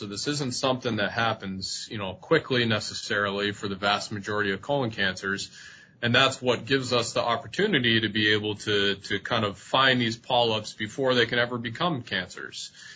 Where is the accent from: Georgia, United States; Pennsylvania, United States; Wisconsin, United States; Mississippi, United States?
Pennsylvania, United States; Erie; I am originally from Erie, kind of born and raised.